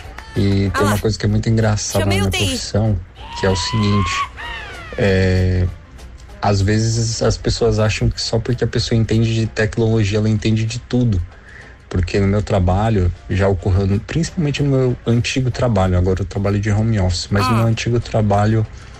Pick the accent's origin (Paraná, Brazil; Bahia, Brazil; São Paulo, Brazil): São Paulo, Brazil; Ferraz de Vasconcelos; sou da Zona Leste de São Paulo, Ferraz.